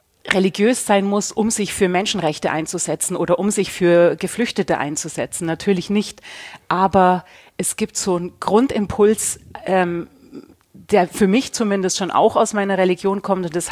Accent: Augsburg, Bavaria, Germany; now in Berlin, Germany; ich bin in Augsburg aufgewachsen, habe hier in Berlin dann Philosophie studiert

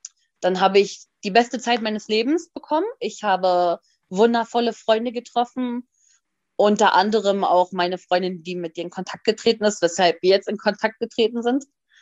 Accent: Hanover, Lower Saxony, Germany; ich komme aus Hannover

